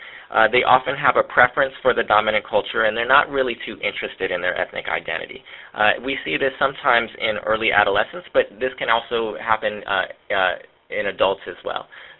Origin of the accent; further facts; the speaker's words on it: United States; So in my case, I'm a Vietnamese American. I grew up in the United States, but my parents are from Vietnam.